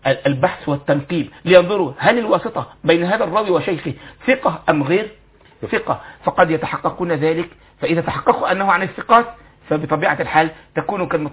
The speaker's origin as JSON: {"language": "Arabic", "country": "Egypt", "said": "بل كمصريين"}